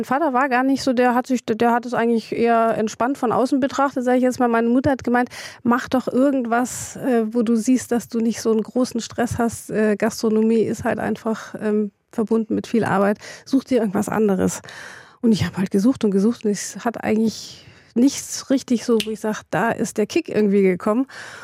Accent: Germany; also born or lived in United States; Ich bin zwar in Amerika geboren, aber ich wurde mit 10 Monaten nach Deutschland verpflanzt, gewaltsam.

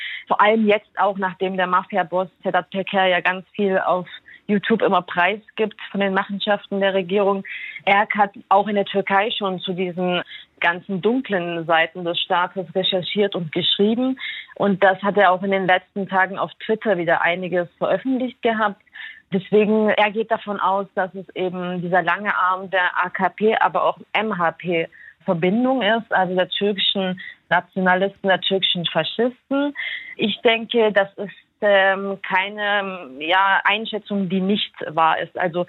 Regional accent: Germany; seit ich zurück in Deutschland bin, nie einen Schutz benötigt. Ich bin hier in meiner Heimat.

